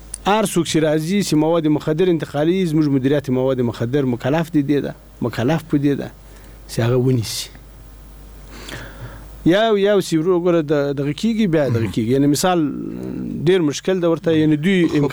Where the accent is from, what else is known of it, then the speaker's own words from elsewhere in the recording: Afghanistan; موږ د افغانستان خلک دی